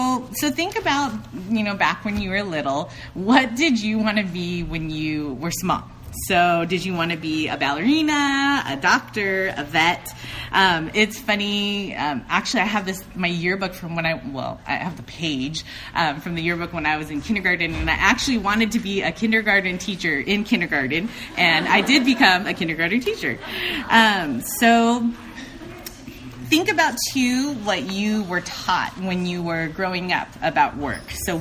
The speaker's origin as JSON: {"language": "English", "region": "California", "country": "United States", "tie": "born or raised there", "said": "I grew up in Orange County, so close, down the street, Huntington Beach."}